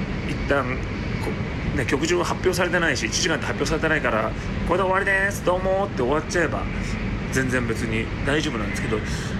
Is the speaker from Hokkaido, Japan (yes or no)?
no; Shibuya, Tokyo, Japan; まあ、地元渋谷だしこれは出なきゃなということで